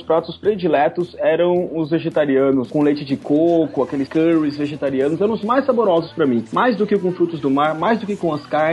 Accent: São Paulo, Brazil; Eu sempre fui fã de carne vermelha, mas sou do interior de São Paulo

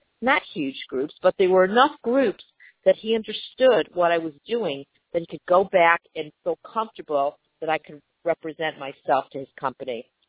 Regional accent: Connecticut, United States; now in Georgia, United States; I'm originally from Connecticut. As you can tell, I'm not from Georgia.

